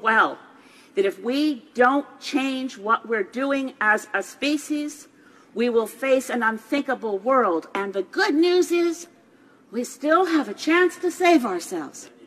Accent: Canada; We are Canadian parliamentarians, and we can together achieve the pathway that's been put before us by the world scientists.

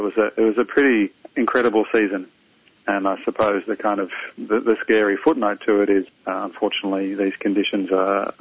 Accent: Victoria, Australia; My hometown, close to Melbourne, is forecast of a top temperature of 45 degrees Celsius today

